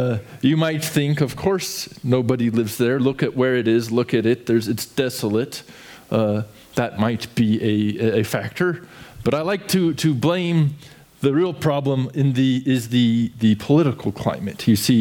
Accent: Texas, United States; now in Ukraine; Lena is from Ukraine. I'm from Texas originally.

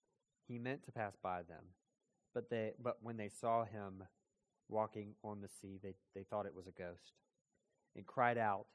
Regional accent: Savannah, Georgia, United States; I grew up in Savannah my whole life.

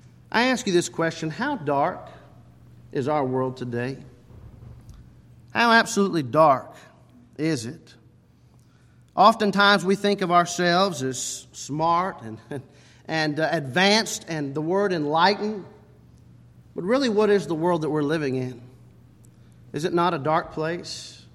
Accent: Texas, United States; also born or lived in Oklahoma; since we are from Oklahoma and Texas, I do consider Texas my home.

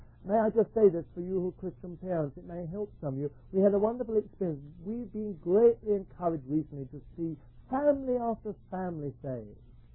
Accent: United Kingdom; And then we all say, now we're British, we are going to have a cup of tea.

